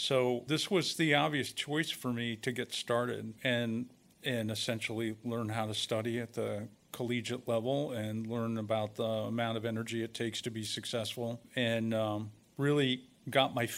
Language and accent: English; Napoleon, Ohio, United States; I'm from Northwest Ohio, and I grew up in a small rural community. I grew up on the outskirts of Napoleon, Ohio.